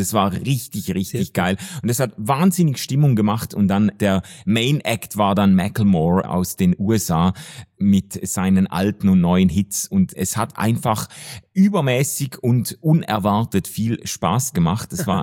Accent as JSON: {"language": "German", "region": "Schaffhausen", "country": "Switzerland", "tie": "born or raised there", "said": "jedes Jahr verbringe ich einen Abend mit meiner wunderbaren Schwester in Schaffhausen, in meiner Heimatstadt"}